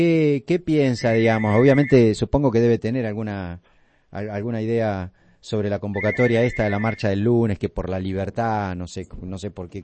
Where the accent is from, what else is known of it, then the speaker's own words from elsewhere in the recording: Tapalqué, Buenos Aires Province, Argentina; es vecino nuestro porque yo soy de Tapalqué